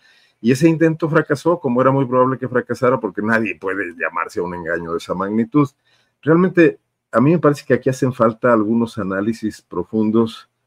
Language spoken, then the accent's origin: Spanish; Mexico; Aquí vivimos todos, somos mexicanos